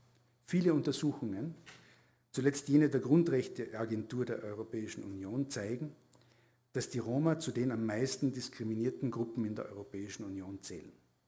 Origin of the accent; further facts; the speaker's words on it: Tyrol, Austria; born there; nein, ich bin eigentlich gebürtiger Tiroler